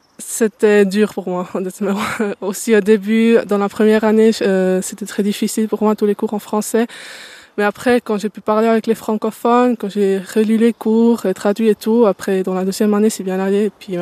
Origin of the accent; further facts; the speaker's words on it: Vienna, Austria; first language German; French is a second language; now in Teufelen, Switzerland; Je suis née à Vienne et puis j'habite à Teufelen maintenant. J'ai fait l'école obligatoire normale à Vienne